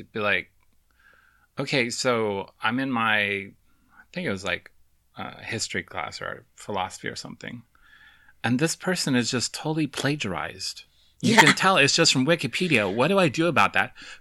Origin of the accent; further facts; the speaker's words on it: Alaska, United States; But I mean, I grew up in Alaska where the legal age of majority is 18